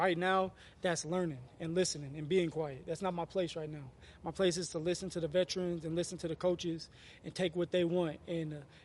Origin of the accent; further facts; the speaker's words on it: Colorado, United States; Just being home, being able to play for my home state and represent my home state, and I'm proud. I'm proud to be able to stay home again.